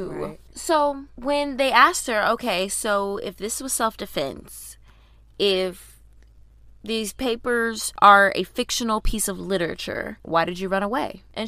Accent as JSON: {"language": "English", "region": "Georgia", "country": "United States", "said": "I'm looking at Georgia because y'all know we're from Georgia."}